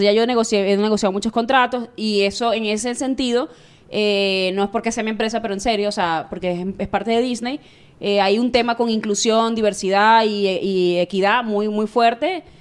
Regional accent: Lechería, Anzoátegui, Venezuela; also born or lived in Maracaibo; Yo soy maracucha, pero me crié en Puerto La Cruz, en Lechería.

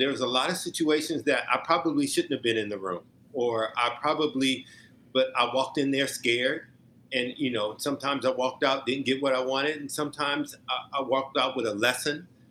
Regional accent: Omaha, Nebraska, United States; I always go back and I say, God, I'm from Omaha, Nebraska.

